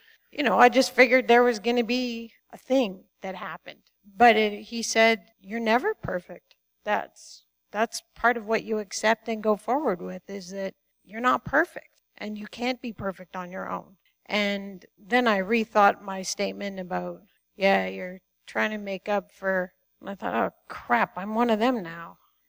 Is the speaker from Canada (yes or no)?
yes; Maple Ridge, British Columbia, Canada; I grew up in Maple Ridge, not far from here, without a Christian upbringing. Both of my parents had themselves grown up in church-going sort of families, but we didn't.